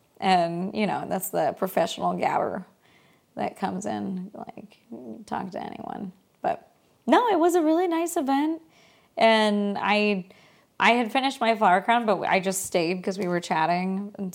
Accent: California, United States; now in San Diego, United States; I told her that we moved from LA, but I'm from Northern California.

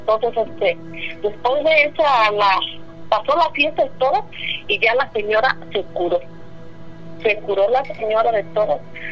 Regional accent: Taxco, Guerrero, Mexico; Yo soy de Taxco y su compadre vivía en Taxco el Viejo, que es como 15 minutos nada más de diferencia.

